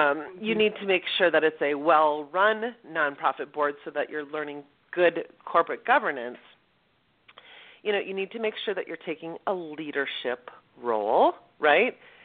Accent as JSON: {"language": "English", "region": "Midwest", "country": "United States", "lives_now": "New York, United States", "said": "I'm originally from the Midwest, and I will tell you, serving on a nonprofit board in New York is a whole different beast"}